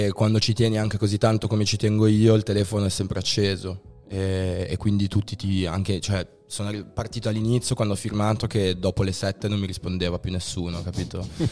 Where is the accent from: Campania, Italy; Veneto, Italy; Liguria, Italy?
Liguria, Italy; Genoa; Praticamente io abito a Genova, vengo dalla Foce, che è un quartiere dove si incontravano gli artisti